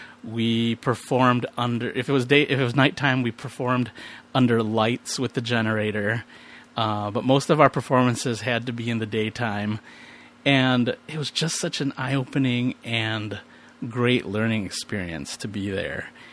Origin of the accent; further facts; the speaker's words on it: Chicago, Illinois, United States; born there; The funny thing is, I had never been there. I was born here in Chicago.